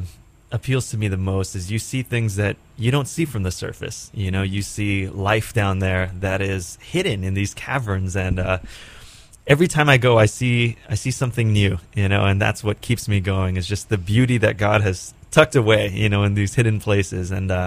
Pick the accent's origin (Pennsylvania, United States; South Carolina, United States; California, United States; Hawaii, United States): Hawaii, United States; And so, and just growing up in Hawaii, I think the ocean is a big part of our lives.